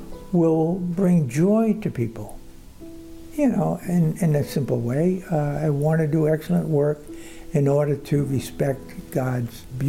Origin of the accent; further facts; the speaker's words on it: North Attleboro, Massachusetts, United States; Growing up in North Attleboro, Massachusetts on Division Street, I had a very short walk to what I thought was an endless forest.